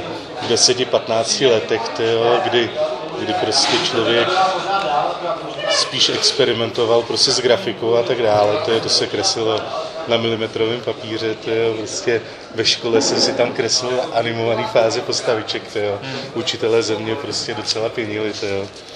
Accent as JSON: {"language": "Czech", "region": "Moravia", "country": "Czechia", "said": "Jsem sice z Moravy, jako"}